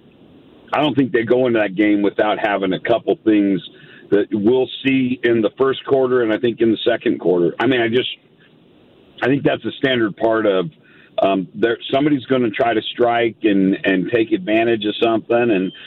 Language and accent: English; Colorado, United States; I grew up in Colorado also, and you know, kind of was there during the early Bill McCartney years, and a pretty big Buff fan during that stretch of time.